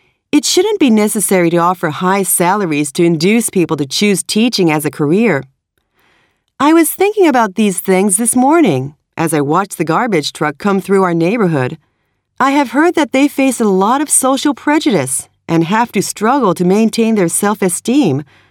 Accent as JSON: {"language": "English", "town": "San Francisco", "region": "California", "country": "United States", "tie": "born or raised there", "said": "I remember once in my hometown of San Francisco, it was discovered by some newspaper"}